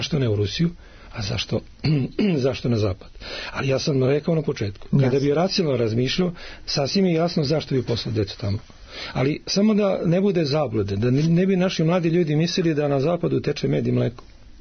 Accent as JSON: {"language": "Serbian", "country": "Serbia", "said": "mi smo Srbi stalno razvučeni negde između emocija i razuma."}